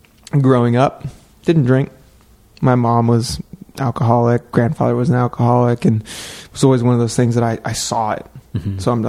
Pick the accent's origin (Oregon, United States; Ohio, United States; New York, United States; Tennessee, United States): Oregon, United States; oh dude, I grew up on the Oregon coast.